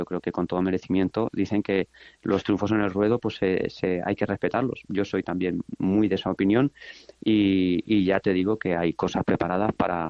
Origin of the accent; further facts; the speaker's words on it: Albacete, Castilla-La Mancha, Spain; pues soy de aquí, para mi tierra. Si en todas las plazas que llevo le pongo esa ilusión, no te quiero ni contar lo que es para mí Albacete